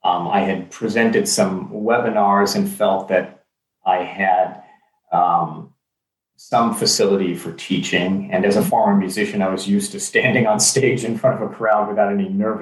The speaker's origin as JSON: {"language": "English", "town": "Los Angeles", "region": "California", "country": "United States", "tie": "born or raised there", "said": "Well, I grew up in Los Angeles. I went to the university in Los Angeles"}